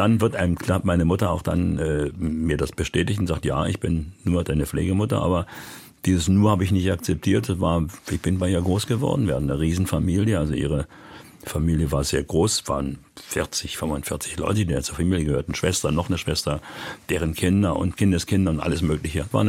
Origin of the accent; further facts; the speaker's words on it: Berlin, Germany; born there; In Berlin. In Berlin, Wedding geboren. 1952.